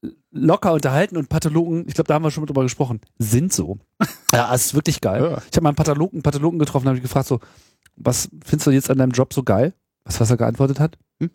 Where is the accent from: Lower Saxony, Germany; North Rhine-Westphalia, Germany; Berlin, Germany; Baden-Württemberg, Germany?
Lower Saxony, Germany; Hannover; Ich komme aus Hannover. Ich komme aus der neutralen Zone.